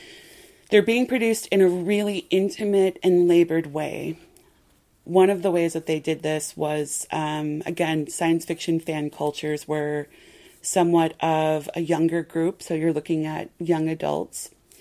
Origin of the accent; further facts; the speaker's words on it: Long Beach, California, United States; also born or lived in Iowa, United States; So I grew up in Long Beach. And then I moved to Iowa, to the Midwest.